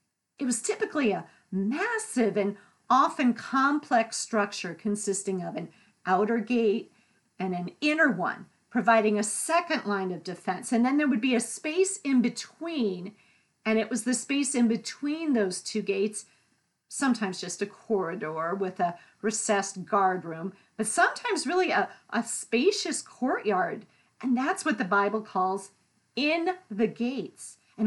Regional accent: New England, United States; I'm from New England, so I think that is very funny.

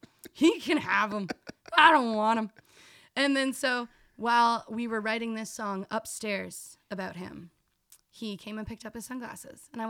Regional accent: York, Yorkshire and the Humber, United Kingdom; Oh, I'm from York. My family's from York.

